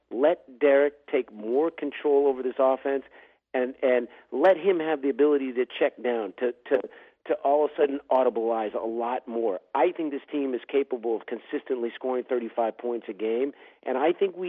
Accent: Piedmont, California, United States; also born or lived in Oakland; Well, I was born in Oakland. I grew up in Piedmont, California, you know, which is diehard Raider country.

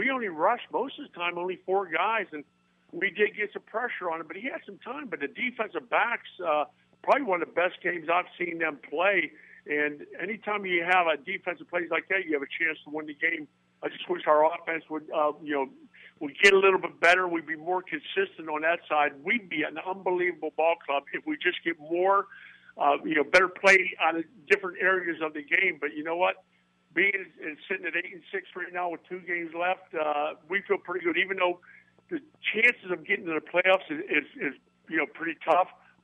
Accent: Pennsylvania, United States; A little small kid from Pennsylvania, 60 in my graduating class, 500 in my hometown, way on the boonies

